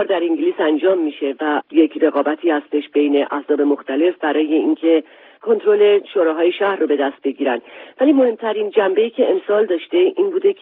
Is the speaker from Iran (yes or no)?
yes; Iran; now in United Kingdom; من اولین ایرانی هستم